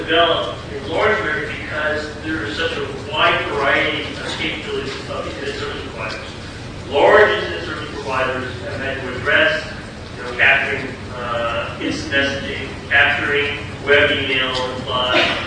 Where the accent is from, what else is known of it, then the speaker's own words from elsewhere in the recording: New Bedford, Massachusetts, United States; Well, I'm from New Bedford, so I hate abortion.